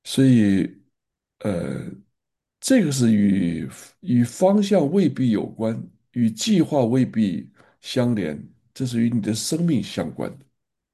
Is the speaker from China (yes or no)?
yes; China; 我们中国人的